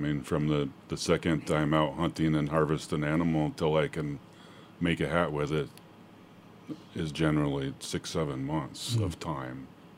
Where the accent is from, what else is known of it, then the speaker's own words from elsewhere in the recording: Washington, United States; now in Alaska, United States; And I moved up here from Washington in 1991. Didn't really know anything about my culture.